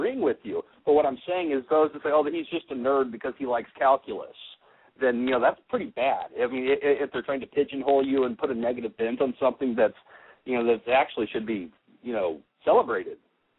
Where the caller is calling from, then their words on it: Kansas, United States; I'm in Kansas.